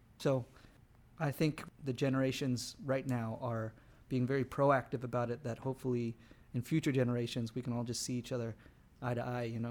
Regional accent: Texas, United States; Growing up in Texas, I was very lucky because I had a group of friends that were just very nurturing

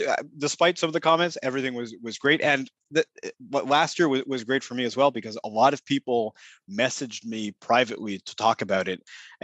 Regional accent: Quebec City, Quebec, Canada; right. And I'm from Canada. Yes, I'm from Eastern Canada, right. In Quebec City.

